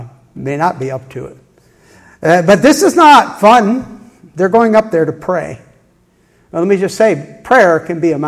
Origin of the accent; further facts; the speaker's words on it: New York, United States; I grew up in New York State, and my dad would take us every year as a family to climb a mountain.